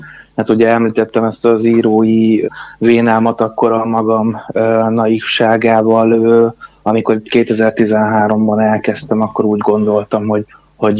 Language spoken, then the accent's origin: Hungarian; Miskolc, Borsod-Abaúj-Zemplén, Hungary; mondjuk miskolciként elég furcsán jön neki, ha Debrecenről indítanék egy blogot.